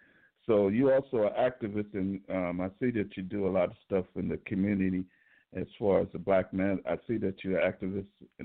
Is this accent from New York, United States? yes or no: yes; New York City, New York, United States; I'm from New York City. I'm from Brooklyn